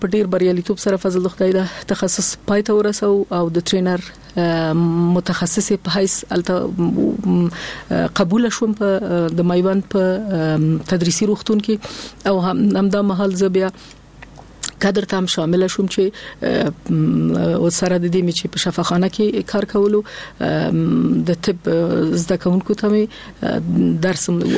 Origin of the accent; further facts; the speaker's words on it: Kabul, Afghanistan; also born or lived in Nangarhar; زه د ننګرهار د ولایت یم، اما زیږیدلی په کابل کې یم.